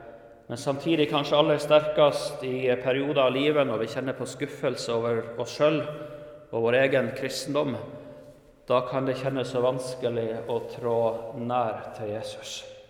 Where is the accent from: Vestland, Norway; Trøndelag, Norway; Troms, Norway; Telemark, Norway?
Troms, Norway; Jeg kommer fra Troms, bor i en liten bygd som heter Korvikhamn